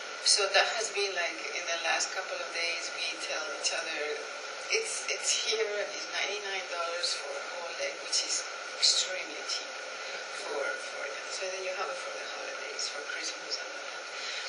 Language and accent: English; Spain; When I came from Spain, I went to the University to study my master's